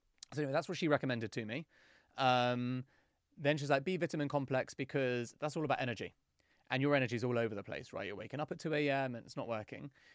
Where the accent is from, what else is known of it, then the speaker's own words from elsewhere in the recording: England, United Kingdom; Massive skeptic, because I'm English.